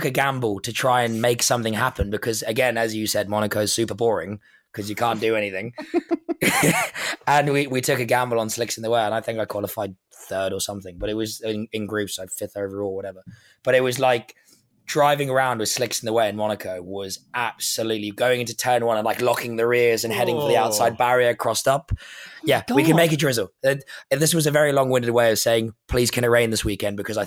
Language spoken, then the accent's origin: English; South Africa; Well, of course, I'm South African. I'm going to choose Cape Town, aren't I?